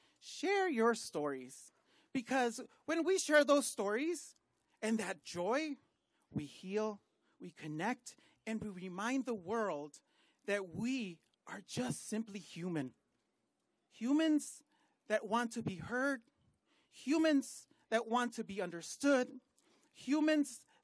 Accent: Los Angeles, California, United States; I'm originally from South Central LA, where amazing teachers like Mr. Goodwin, rest in peace, at Thomas Jefferson High School taught me the power of community.

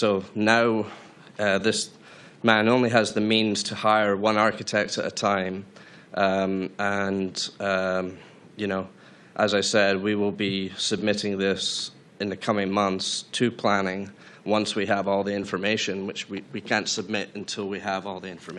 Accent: Scotland, United Kingdom; now in United States; I'm from Scotland originally

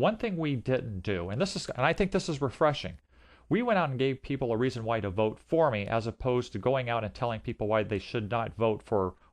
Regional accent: San Jose, California, United States; I grew up in San Jose, California.

